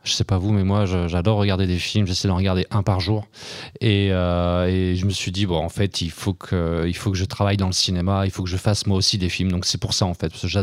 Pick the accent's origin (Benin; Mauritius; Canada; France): France; Bourg-en-Bresse, Auvergne-Rhône-Alpes; born or raised there